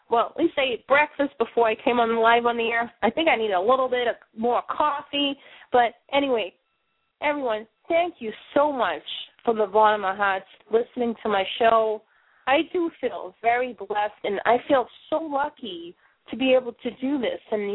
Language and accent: English; Boston, Massachusetts, United States; accent: Boston; even when I'm speaking funny with my Boston accent, people can understand what I'm saying.